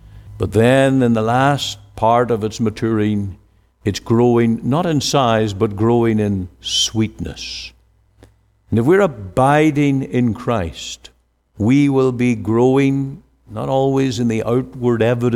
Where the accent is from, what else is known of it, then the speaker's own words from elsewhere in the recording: New Milford, Connecticut, United States; also born or lived in New York State; was just over a year old, my family moved from New York State to New Milford, Connecticut, where I was raised in the Roman Catholic faith.